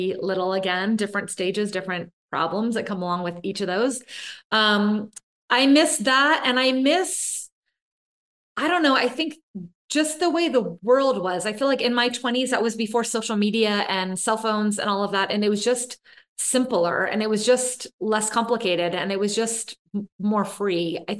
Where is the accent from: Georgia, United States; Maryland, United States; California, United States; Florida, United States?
California, United States; Sebastopol; So I grew up in Sebastopol, which is 6,000 people. Literally at that point, there was one stoplight. It's in Sonoma County in the Bay Area.